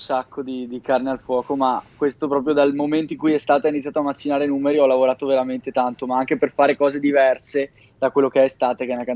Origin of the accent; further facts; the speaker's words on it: Veneto, Italy; vicino a casa mia in realtà, perché io sono veneto